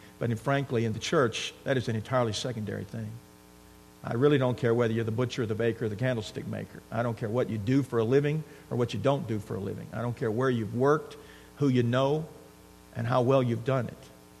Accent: Texas, United States; I grew up in South Texas on the coast. My maternal grandfather was a game warden.

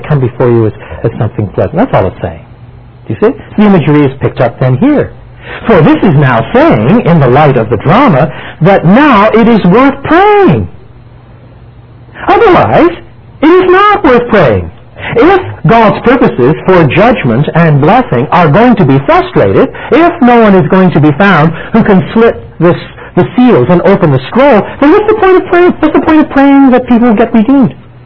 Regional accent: Quebec, Canada; I was brought up in French Canada. I went into Northwest Saint Joseph in Montreal

